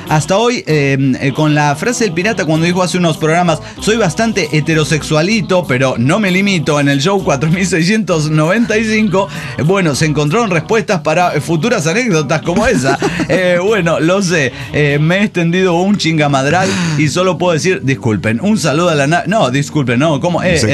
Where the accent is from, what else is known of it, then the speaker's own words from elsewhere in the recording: Villa Mercedes, San Luis, Argentina; Soy de Villa Mercedes, San Luis, Argentina.